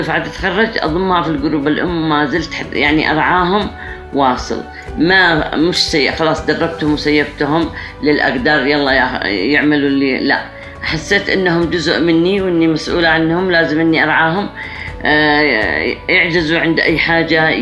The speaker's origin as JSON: {"language": "Arabic", "region": "Aden", "country": "Yemen", "said": "بس أنا عدني يعني ما رضيت للخارج، من خارج اليمن"}